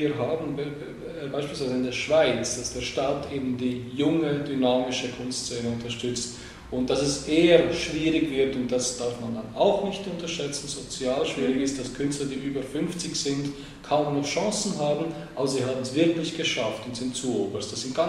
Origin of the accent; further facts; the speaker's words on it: Croatia; ich bin selber ursprünglich Kroate